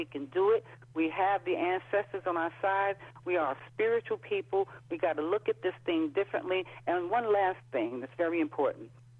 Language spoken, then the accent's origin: English; Brooklyn, New York, United States; When I lived in Brooklyn, I was raised in Brooklyn, and I remember how the West Indians and the black folk born in America and the Africans and, you know, everybody was pitted against each other.